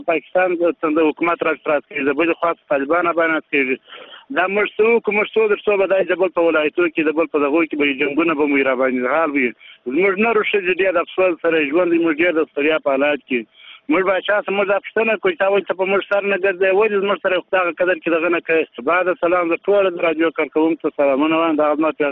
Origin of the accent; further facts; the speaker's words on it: Sangin, Helmand, Afghanistan; زه د هلمند سنګین ولسوالۍ یم.